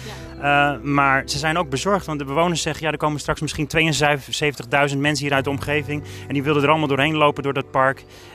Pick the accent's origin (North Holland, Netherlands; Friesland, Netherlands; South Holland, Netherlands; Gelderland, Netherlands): North Holland, Netherlands; Alkmaar; want ik kom uit Alkmaar